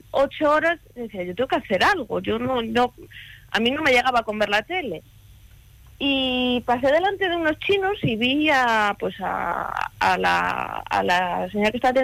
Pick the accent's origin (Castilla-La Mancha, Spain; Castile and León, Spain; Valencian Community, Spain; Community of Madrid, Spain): Castile and León, Spain; Ponferrada; also born or lived in Sweden; now in Toledo, Spain; yo soy de Ponferrada y calceta es el punto, dos agujas. Y cuando era pequeña, yo tejía con ella. Cuando yo volví, yo me fui a vivir a Suecia hace muchos años.